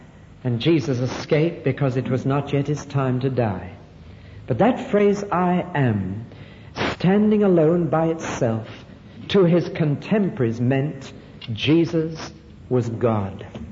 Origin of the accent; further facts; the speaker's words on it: Newcastle upon Tyne, North East England, United Kingdom; born there; I say I was born in Newcastle-on-Tyne. February 1930, if you want to do a little mathematics.